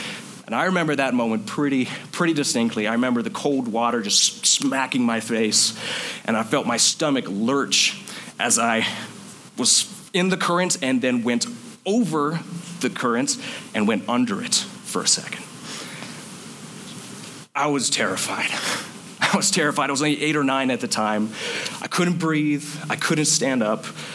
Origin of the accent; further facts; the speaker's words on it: Thornton, Colorado, United States; also born or lived in Minnesota; So I grew up in Thornton, Colorado with my two sisters